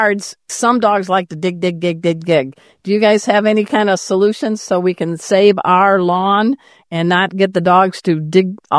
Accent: Indiana, United States; Really? Where in Indiana? Where? Because I'm from Indiana.

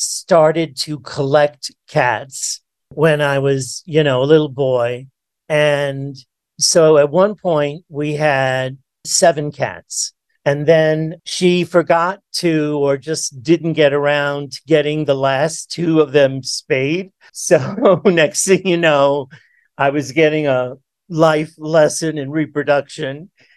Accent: New York City, New York, United States; But then I got homesick from my hometown of New York City and decided to move back to New York

